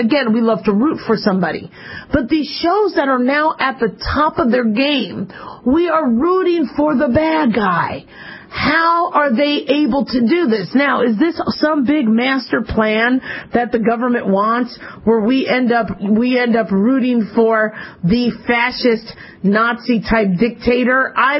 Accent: Arizona, United States; also born or lived in California; Listen, okay, I'm from Arizona. I'm also from California.

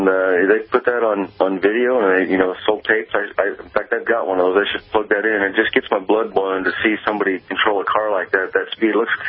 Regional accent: Boise, Idaho, United States; they live here in Boise, here in my hometown

